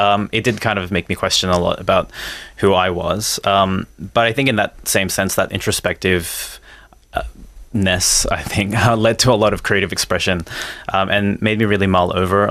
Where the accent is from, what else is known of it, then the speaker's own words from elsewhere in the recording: Australia; born there; I was born in Australia